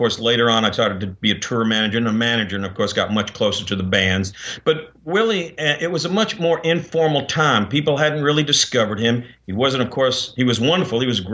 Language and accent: English; New York, United States; accent: New York; now in Texas, United States; I lost my New York accent after 40 years. But back then it was pretty obvious that people could tell where I was from. And there weren't that many New Yorkers roaming around Texas back in even the 70s.